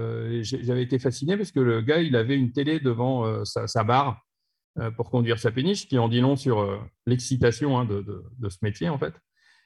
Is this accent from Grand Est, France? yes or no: yes; Reims, Grand Est, France; Quand j'étais gamin, j'habite à Reims.